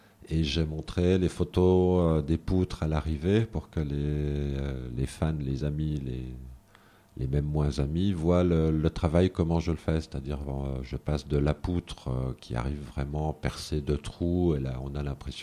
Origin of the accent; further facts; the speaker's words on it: Alise-Sainte-Reine, Bourgogne-Franche-Comté, France; Le chêne, personnellement, c'est mon côté celte, puisque je viens d'Alésia, mon côté gaulois va voilà, vers le chêne.